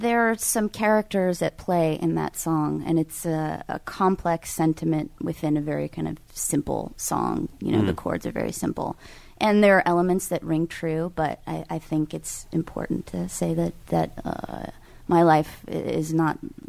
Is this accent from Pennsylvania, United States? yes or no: no; California, United States; I'm from California, and that's, you know, if you think about some of the music that came out of Central California